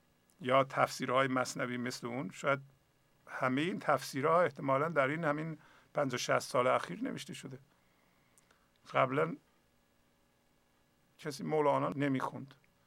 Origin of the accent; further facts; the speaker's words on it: Iran; ما ایرانی هستیم، هیچ کس نمیتونه حرفی بزنه در این مورد